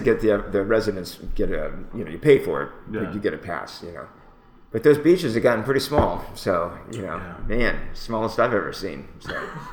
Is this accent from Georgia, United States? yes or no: no; Pennsylvania, United States; now in Evanston, United States; I grew up in Pennsylvania, but I moved to Evanston for graduate school at Northwestern, which was like 35 years ago. And pretty much have been here ever since.